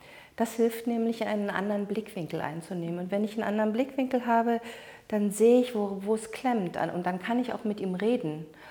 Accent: Lusatia, Germany; Und ich komme aus der Lausitz

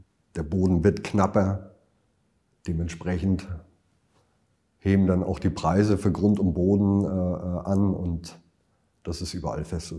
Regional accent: Lower Saxony, Germany; Zumindest in Niedersachsen, da wo ich herkomme, merkt man dieses Wandern.

